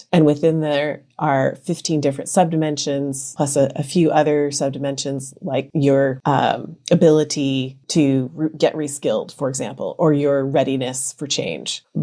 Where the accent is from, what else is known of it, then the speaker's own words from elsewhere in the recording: United States; now in Germany; anymore now that I've lived in Germany for 10 years. I'm not super positive about everything because I'm American, right?